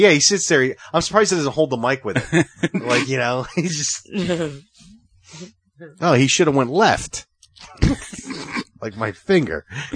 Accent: Philadelphia, Pennsylvania, United States; This one fucking idiot, this kid, it was my brother's age growing up in Philly.

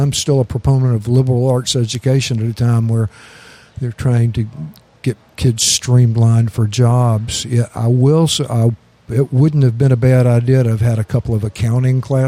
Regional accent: Atlanta, Georgia, United States; I grew up in Atlanta, went to high school there, went off to school.

